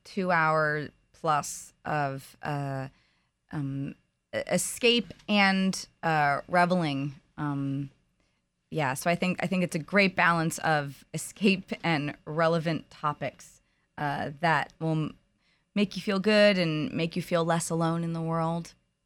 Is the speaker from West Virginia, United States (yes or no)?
no; Wallingford, Pennsylvania, United States; I grew up outside of Philadelphia in Wallingford, Pennsylvania, and I am the youngest of 9 children.